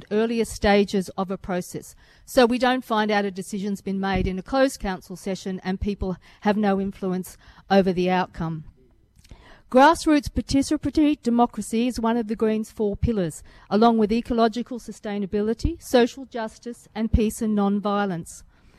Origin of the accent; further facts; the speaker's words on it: Sydney, New South Wales, Australia; born there; now in Queanbeyan, Australia; I was born in Sydney and I came to the capital region to work in Parliament House. I live in Queanbeyan, which has been my home for almost 30 years.